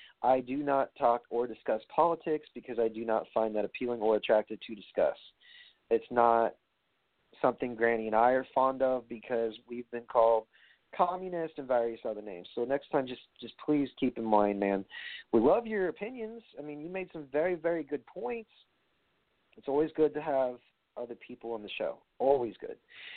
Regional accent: New York, United States; And no, folks, he was not a roommate because we're from New York.

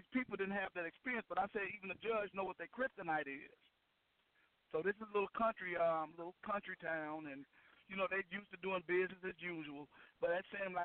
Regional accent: Arkansas, United States; when you got a little one-horse town, like I'm from Arkansas, you know, sometimes you got to break these people in.

